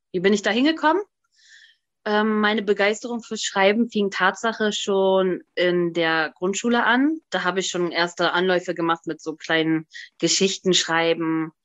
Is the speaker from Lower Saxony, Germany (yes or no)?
yes; Hanover, Lower Saxony, Germany; ich komme aus Hannover